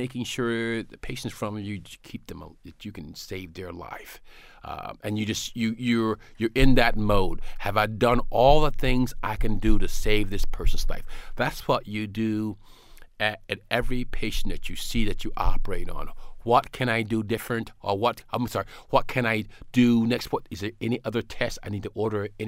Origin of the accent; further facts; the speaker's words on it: South Carolina, United States; Well, I grew up in South Carolina in a fairly poor neighborhood